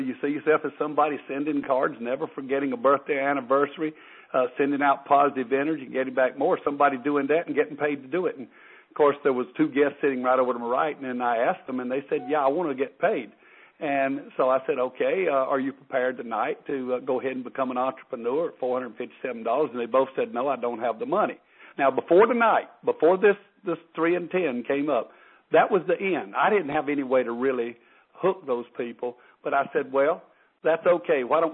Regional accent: North Carolina, United States; Yeah, but I'm from North Carolina.

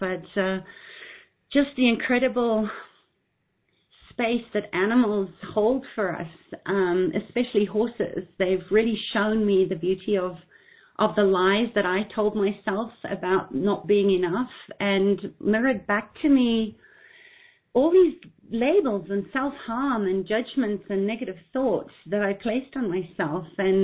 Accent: Zimbabwe; we actually came from Zimbabwe. I was born in Zimbabwe

